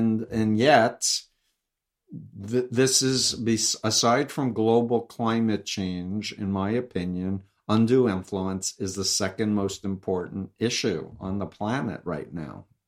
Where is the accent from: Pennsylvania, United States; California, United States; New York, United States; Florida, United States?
New York, United States; You know, he's a criminal. I'm from New York. I grew up 1.3 miles from him.